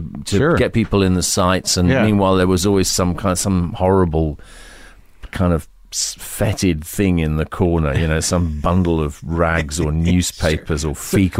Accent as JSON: {"language": "English", "country": "United Kingdom", "tie": "born or raised there", "said": "The environment was Britain in the early and mid 1950s. You know, I was born in 1953, so"}